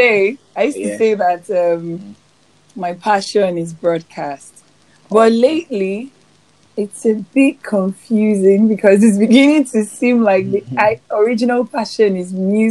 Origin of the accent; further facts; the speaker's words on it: Lagos, Nigeria; but I was born and brought up in Lagos.